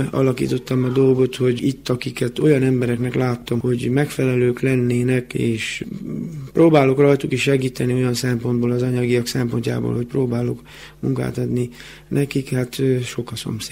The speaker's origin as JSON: {"language": "Hungarian", "town": "Hódmezővásárhely", "region": "Csongrád-Csanád", "country": "Hungary", "tie": "born or raised there", "said": "itt nőttem fel vásárhelyen, és vásárhelyen is szeretnék megöregedni."}